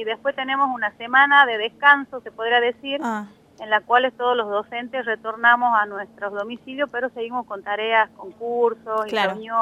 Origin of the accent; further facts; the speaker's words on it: Concepción, Biobío, Chile; yo soy del sur, yo soy de Concepción, para el otro lado.